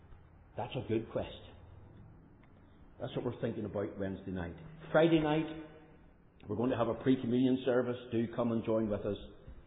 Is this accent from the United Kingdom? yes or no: yes; Northern Ireland, United Kingdom; I come from Northern Ireland. I'm not an inbred Australian or a person from Tassieland here.